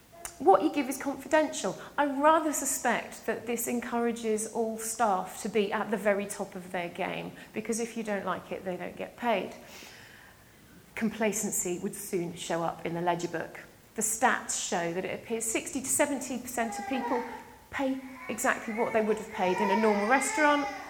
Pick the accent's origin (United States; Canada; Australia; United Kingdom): United Kingdom; Scotland; My apologies, I am Scottish.